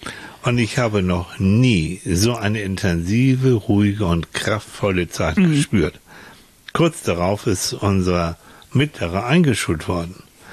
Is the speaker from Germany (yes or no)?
no; Finland; Leute, ich komme aus Finnland, ich komme vom Land.